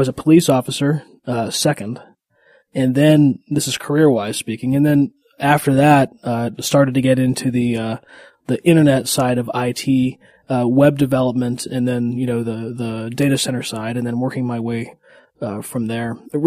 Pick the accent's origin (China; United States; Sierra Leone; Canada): United States; Los Alamos, New Mexico; I grew up in Los Alamos, New Mexico, which is the Los Alamos National Laboratory is there.